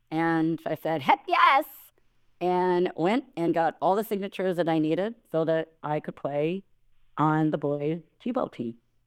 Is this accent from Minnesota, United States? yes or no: yes; Minnesota, United States; born there; I was 6 years old. I was born in Minnesota, and there was only a boys' t-ball team.